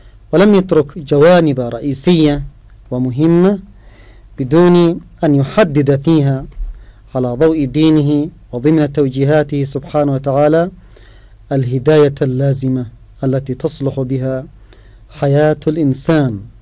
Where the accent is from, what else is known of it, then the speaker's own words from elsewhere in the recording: Yemen; هنا عندنا في اليمن احتفل بها الآباء واحتفل بها الأجداد وتوارثتها الأجيال.